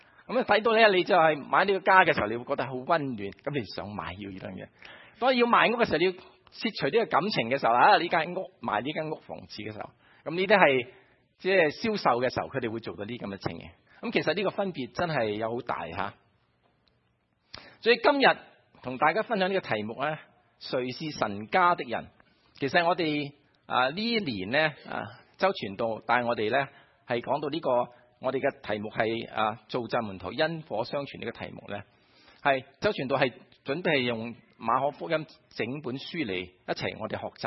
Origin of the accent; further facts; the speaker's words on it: Guangdong, China; 但系我哋广东人咧讲呢个屋咧就好自然讲出嚟。